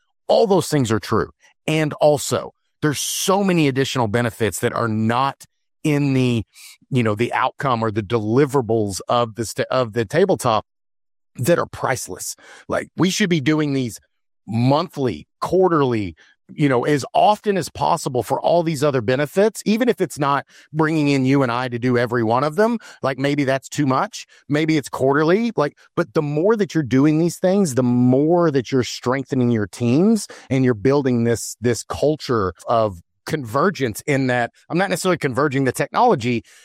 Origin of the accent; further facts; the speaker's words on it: Texas, United States; I grew up in the South in Texas, and my dad used to tell me, there's a reason God gave you two ears and one mouth.